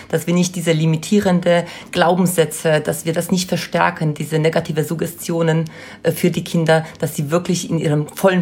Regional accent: Poland; Ich bin Ehefrau, also ich komme selber aus Polen, habe einen also praktischen Migrationshintergrund.

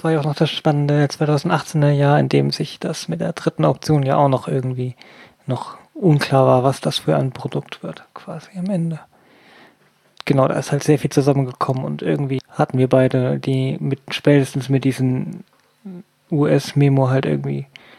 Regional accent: Hamburg, Germany; Ich komme aus Hamburg.

